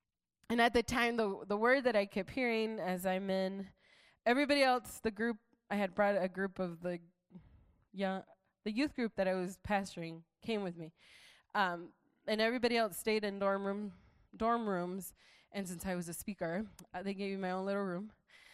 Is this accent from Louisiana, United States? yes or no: no; Arizona, United States; Lord, I'm, you know, 23 years old. I'm from Arizona.